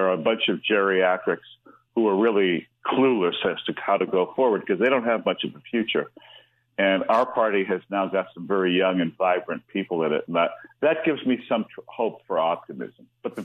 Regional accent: Ireland; Well, yeah, as you know, Ireland, you always assume the worst is going to happen, even when the best is about to happen. So that's part of our national character.

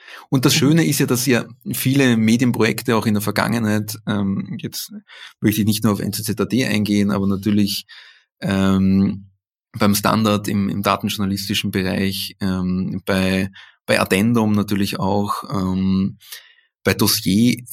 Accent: Austria; Aber ich würde mich als Österreicher trotzdem nicht mit den Italienern eher messen wollen

